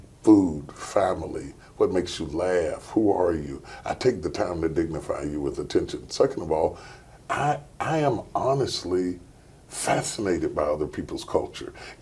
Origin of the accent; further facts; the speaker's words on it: West Virginia, United States; I grew up in West Virginia where there's 5% black, and I'm used to being involved with all types, whites and blacks and whoever came along my path.